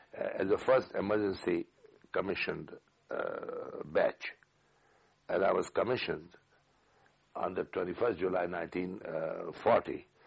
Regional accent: Peshawar, Khyber Pakhtunkhwa, Pakistan; Well, I come from Peshawar, which is the northwest frontier province of India then, and even today it's the northwest frontier province.

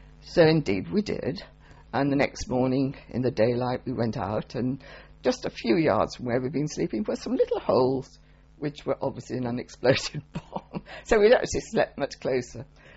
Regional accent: Birmingham, West Midlands, United Kingdom; Yes, I was born in Birmingham. Quite a while ago.

